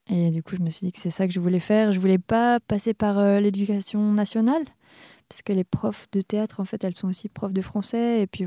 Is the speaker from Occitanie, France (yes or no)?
no; Auvergne-Rhône-Alpes, France; Moi, je viens de Savoie à la base et c'est un petit village entouré par la Haute-Savoie.